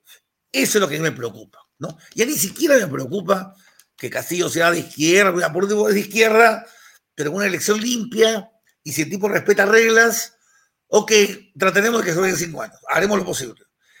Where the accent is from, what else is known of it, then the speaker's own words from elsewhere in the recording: Peru; Los peruanos no somos un país rico, para empezar.